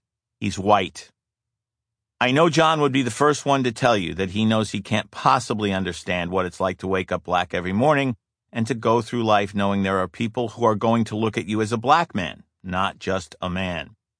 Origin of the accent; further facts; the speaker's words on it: Zachary, Louisiana, United States; In a sense, I was protected from racism as a boy growing up in Zachary, Louisiana, for a long time, because I grew up in a segregated world.